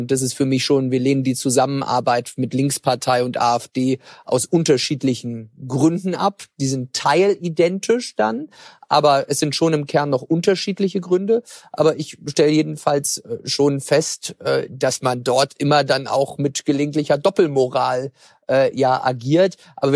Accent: Mecklenburg-Vorpommern, Germany; Ich habe ja auch in meiner Heimat den Wahlkreis und nicht in Westdeutschland.

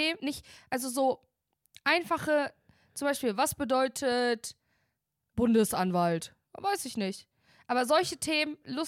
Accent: Germany; wir als Deutsche kennen uns ja schon gut aus im amerikanischen Leben

